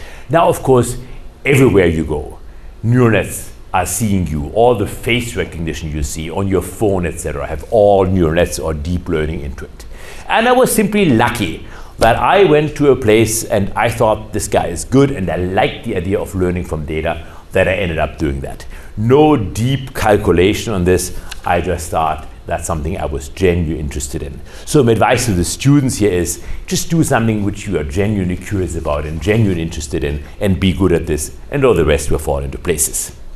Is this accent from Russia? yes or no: no; Germany; I am from Germany.